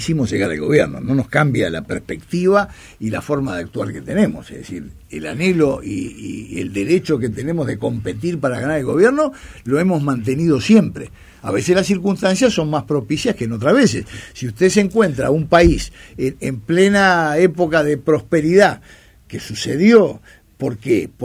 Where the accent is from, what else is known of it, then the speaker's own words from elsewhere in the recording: Colonia Suiza, Colonia, Uruguay; para mi pueblo, Colonia Suiza, que también cerraron dos fuentes de trabajo muy importantes.